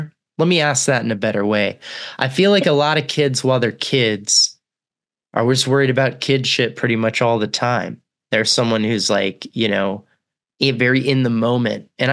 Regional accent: Texas, United States; No, I lived there for a long time, but I'm from Texas originally.

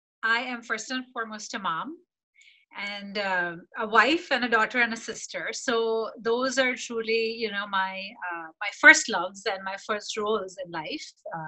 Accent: India; moved away as an adult; now in United States; So when I grew up in India, and I moved to the US when I was 20.

